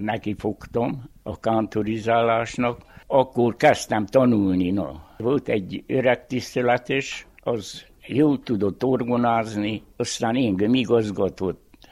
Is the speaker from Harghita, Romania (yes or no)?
yes; Orășeni, Harghita, Romania; Városfalván. Itt születtem a faluba, gyermekkoromot is itt töltöttem, itt éltem le.